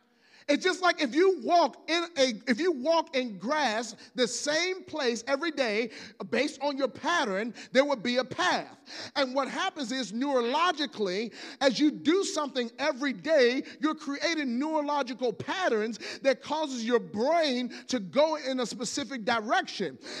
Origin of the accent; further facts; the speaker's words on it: Ivor, Virginia, United States; I grew up in Ivor, Virginia, Southampton County, across the James River Bridge. Some of y'all ain't never been there. It's good peanuts and ham there, though.